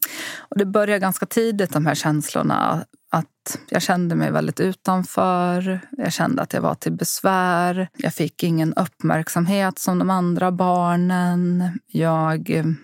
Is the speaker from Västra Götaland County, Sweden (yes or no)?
no; Ludvika, Dalarna County, Sweden; born there; Jag föddes i Ludvika i Dalarna